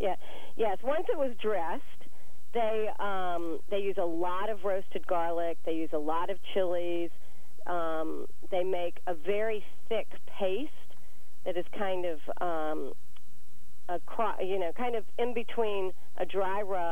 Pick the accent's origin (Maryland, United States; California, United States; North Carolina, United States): North Carolina, United States; growing up in North Carolina, the big community barbecue, I mean, the traditional one, was called a pig pickin'.